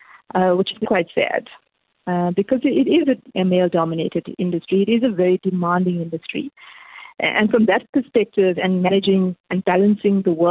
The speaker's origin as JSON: {"language": "English", "town": "Durban", "region": "KwaZulu-Natal", "country": "South Africa", "tie": "born or raised there", "said": "So Dudu, I grew up in Durban"}